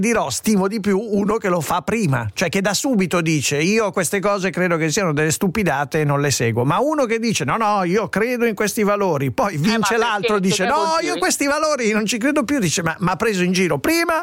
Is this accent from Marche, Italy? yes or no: no; Tuscany, Italy; Io da Toscana